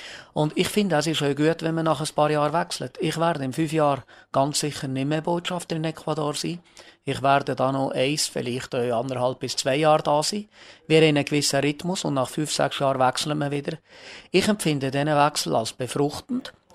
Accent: Switzerland; wir als Schweizer

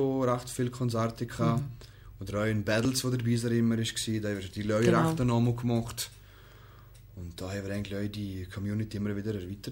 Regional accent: Valais, Switzerland; accent: Walliser German; first language Croatian; German is a second language; eigentlich am wohlsten fühle ich mich halt schon im Walliser Dialekt. Oder aber auf Kroatisch, in meiner Muttersprache

